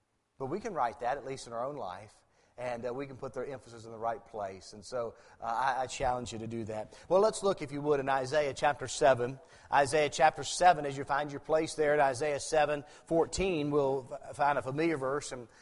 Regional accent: West Virginia, United States; I grew up in West Virginia, and we were going to church before I was born

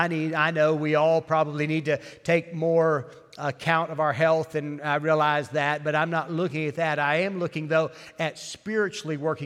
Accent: West Virginia, United States; my home state, West Virginia, has the highest obesity rate in the country.

